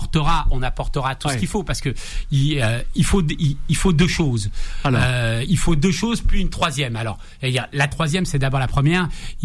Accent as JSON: {"language": "French", "country": "France", "tie": "born there", "said": "Moi-même, je suis franco-algérien, je suis né en France"}